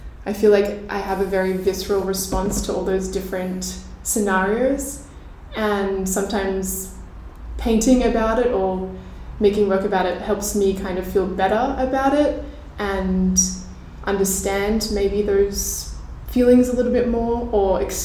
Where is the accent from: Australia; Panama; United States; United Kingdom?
Australia; now in Berlin, Germany; I grew up in Australia, but I've been in Berlin for the past 2 years now.